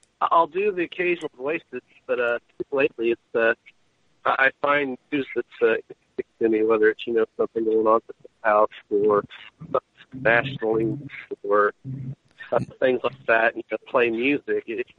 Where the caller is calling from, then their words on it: Beardstown, Illinois, United States; Well, we got a place that cuts up and kills a hog or two, and let's see, what else have we got going on here?